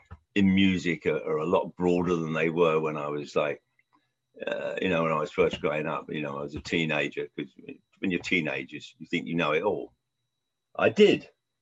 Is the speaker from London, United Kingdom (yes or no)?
yes; London, United Kingdom; I used to go and see them when I was growing up in London